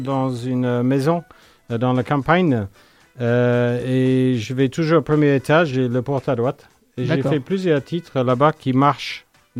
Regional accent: Solihull, West Midlands, United Kingdom; je viens de Solihull en fait, à côté de Birmingham.

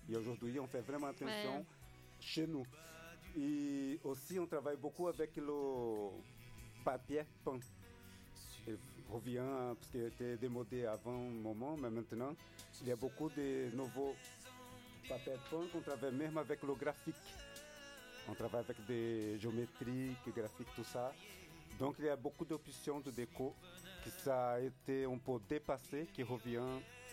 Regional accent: Brazil; French is a second language; Alors moi, comme je suis brésilien, j'ai la chance déjà de faire des recherches et découvrir des chansons française.

